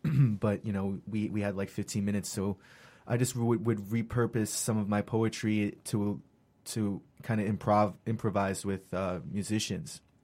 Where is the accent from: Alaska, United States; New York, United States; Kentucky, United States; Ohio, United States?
New York, United States; also born or lived in Tennessee; I grew up in New York, but I lived in Tennessee for several years.